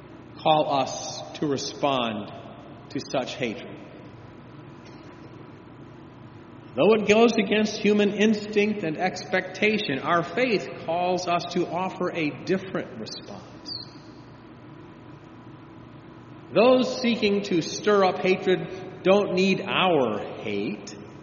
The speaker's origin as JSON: {"language": "English", "region": "Virginia", "country": "United States", "tie": "born or raised there", "said": "in my home state of Virginia last week."}